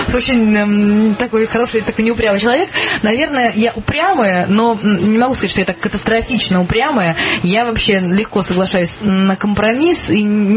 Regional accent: Saint Petersburg, Russia; Мы же из Санкт-Петербурга

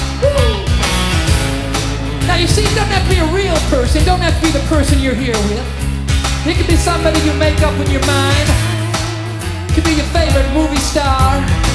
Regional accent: Midwest, United States; Because I know I'm from the Midwest too

